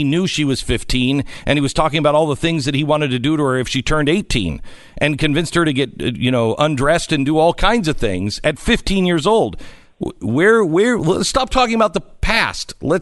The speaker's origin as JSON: {"language": "English", "town": "Seattle", "region": "Washington", "country": "United States", "tie": "born or raised there", "said": "I was born and raised in Seattle, and I love it. I got out before the insanity completely destroyed Seattle."}